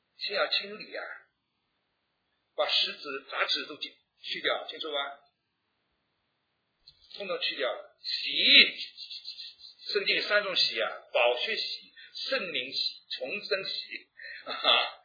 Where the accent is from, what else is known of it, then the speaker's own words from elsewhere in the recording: China; 我们中国人有这么多，13亿14亿人口